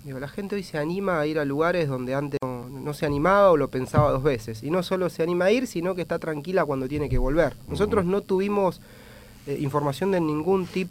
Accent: Hughes, Santa Fe, Argentina; now in Rosario, Argentina; De Hugues, al sur de Santa Fe.

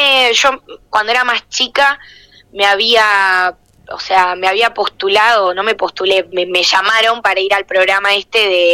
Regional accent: Arraial d'Ajuda, Bahia, Brazil; Spanish is a second language; en Arraial de Ayuda lo hice, o sea, donde yo nací, lo hice ahí en un lugar y la gente toda que me vio crecer

